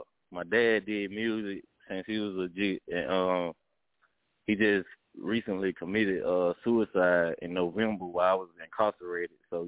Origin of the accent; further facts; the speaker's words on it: Eutaw, Alabama, United States; now in Birmingham, United States; I'm an upcoming rapper from Alabama. I'm originally from Utah, Alabama, which is called Greene County, but right now I currently live in Birmingham, Alabama.